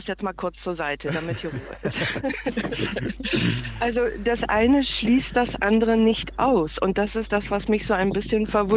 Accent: South Africa; Ich komme ursprünglich aus Südafrika, meine Familie ist über die ganze Welt verstreut

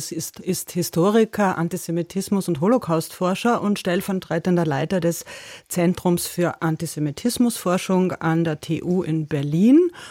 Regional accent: Vienna, Austria; Ich bin fast derselbe Jahrgang wie Hubert Aiwanger. Ich bin in diesen Jahren in Wien zur Schule gegangen

